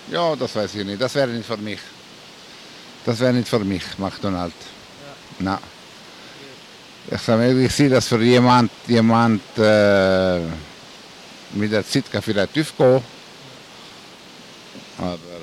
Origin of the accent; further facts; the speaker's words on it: Ticino, Switzerland; German is a second language; Weil ich komme aus Tessin, ne? Bin Tessiner.